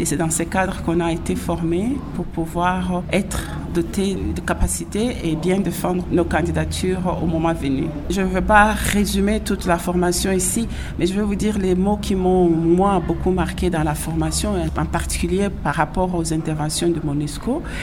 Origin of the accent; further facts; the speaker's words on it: Bulape, Kasaï, DR Congo; il y a 4 zones de santé à Mweka, de Mushenye, de Kakenye, de Mweka même, et de Boulapé, mon village natal.